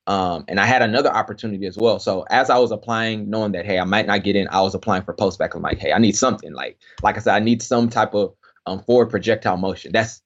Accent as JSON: {"language": "English", "region": "Texas", "country": "United States", "said": "You know, it was on the Midwest and I'm from Texas."}